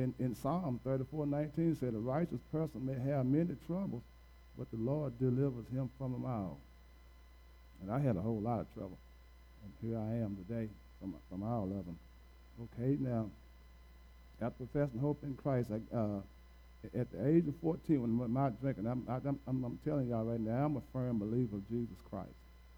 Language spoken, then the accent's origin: English; Hopkinsville, Kentucky, United States; I was born in Hopkinsville, Kentucky. I raised up in a community called Derrida Avenue. They call it DA. one of the roughest communities in Hopkinsville.